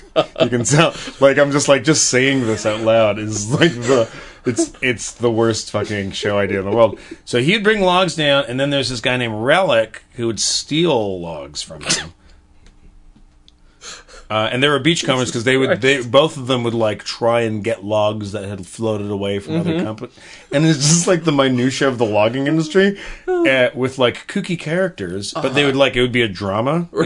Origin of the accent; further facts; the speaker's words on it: Canada; I grew up in Canada